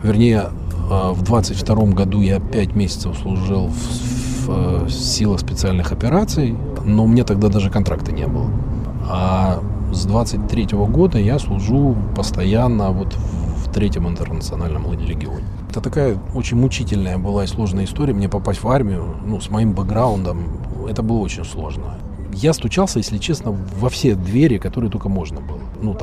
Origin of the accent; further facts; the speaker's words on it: Okhtyrka, Sumy Oblast, Ukraine; born there; Я родился в Украине, это небольшой город Ахтырка, он недалеко от Харькова находится, тут 120 километров. Это Сумская область.